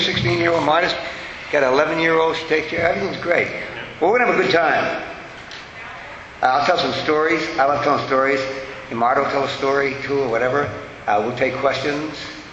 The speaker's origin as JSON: {"language": "English", "town": "Boston", "region": "Massachusetts", "country": "United States", "tie": "born or raised there", "said": "I went back to Boston, where my hometown is. It's my hometown"}